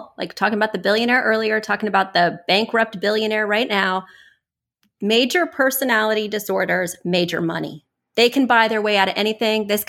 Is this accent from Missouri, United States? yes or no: yes; Missouri, United States; You know, I come from Missouri. I come from a long line of rednecks.